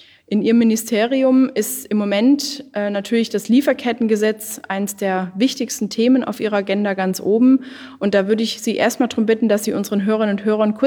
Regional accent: Lake Constance area, Germany; Sein Wahlkreis liegt ungefähr da, wo ich herkomme, nämlich am Bodensee.

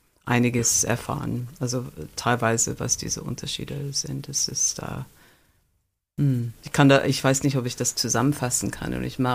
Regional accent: United States; als Amerikanerin, die mit diesen Saturday Morning Cartoons aufgewachsen bin.

